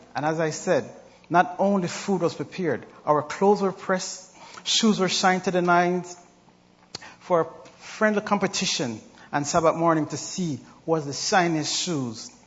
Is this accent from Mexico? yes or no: no; Jamaica; I grew up in Jamaica in a Sabbath-keeping assembly.